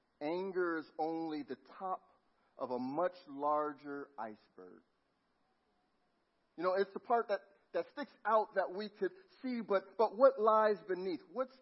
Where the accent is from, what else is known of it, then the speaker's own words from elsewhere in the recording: Los Angeles, California, United States; Don't forget, I'm from Los Angeles.